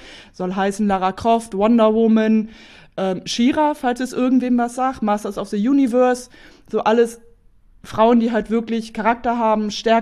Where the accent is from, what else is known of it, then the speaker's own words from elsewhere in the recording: Burgdorf, Lower Saxony, Germany; ich komme aus Burgdorf, Region Hannover und bin 42 Jahre alt tatsächlich